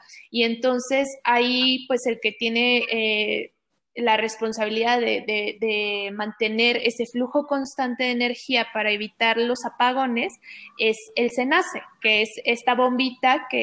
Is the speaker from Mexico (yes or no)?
yes; Mexico; los servicios que nosotros como mexicanos merecemos